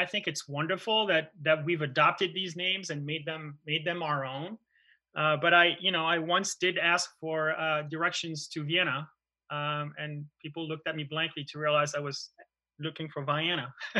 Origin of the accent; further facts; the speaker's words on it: Paris, Île-de-France, France; English is a second language; Actually, someone told me, oh, you're from France. I'm from Paris. So I started speaking French to them.